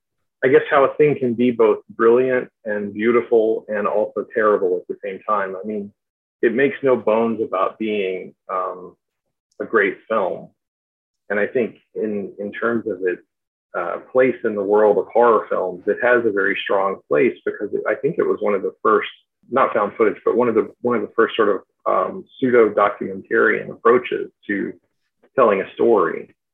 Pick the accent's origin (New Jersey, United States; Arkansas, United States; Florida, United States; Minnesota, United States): Arkansas, United States; set in my home state of Arkansas and relatively close to where I grew up as well. So talking about Southwest Arkansas, South Central Arkansas